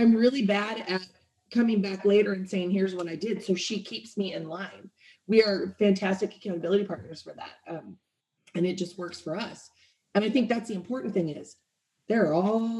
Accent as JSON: {"language": "English", "region": "Oregon", "country": "United States", "said": "I'm from Oregon, Pacific Northwest, West Coast."}